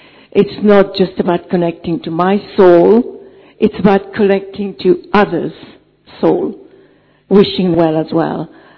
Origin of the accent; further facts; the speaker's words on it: London, United Kingdom; I'm from London.